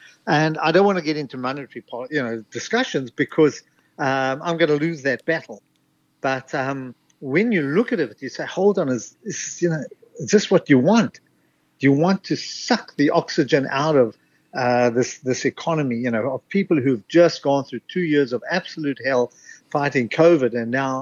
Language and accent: English; South Africa; now in United States; I suddenly realized how poor I am as a South African in America.